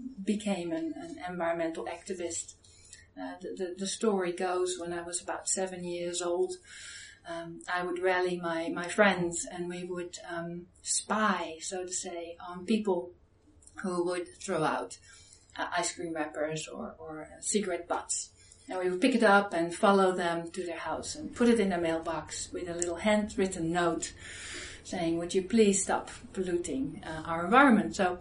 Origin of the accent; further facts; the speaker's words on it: Hoogvliet, South Holland, Netherlands; also born or lived in Rotterdam; now in New Zealand; I grew up in the Netherlands. I was born in Rotterdam. I grew up in a town, a small town called Hoogvliet, close to Rotterdam, which is pretty much under the smokestacks of the Royal Dutch Shell refineries.